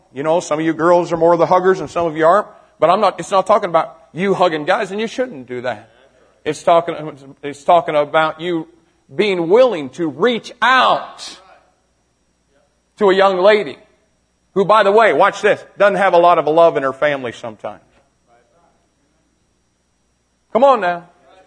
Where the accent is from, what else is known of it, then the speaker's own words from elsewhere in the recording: United States; Now, I thank God I'm an American. I thank God we just shake hands, you know.